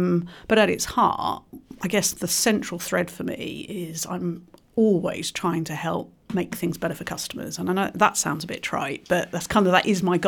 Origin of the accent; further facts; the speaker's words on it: Sunderland, North East England, United Kingdom; born there; Indeed, I was born in Sunderland